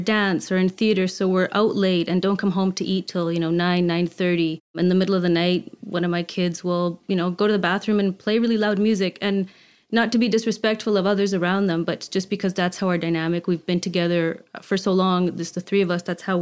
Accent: Canada; But I always knew I wanted to come back to Canada, being Canadian, and my children as well, having their Canadian birthright.

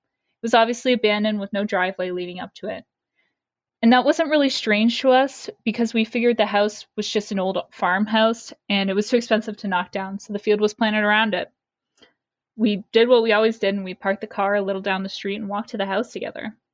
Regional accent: Ontario, Canada; I'm from Southwestern Ontario, Canada. And where I'm from, there's a lot of abandoned houses out in the country.

